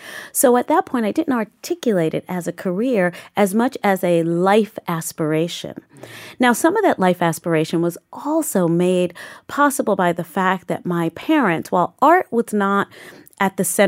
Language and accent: English; St. Albans, New York, United States; I grew up in Southeast Queens, in St. Albans, Queens, and went to school at a school called Buckley Country Day School for elementary school.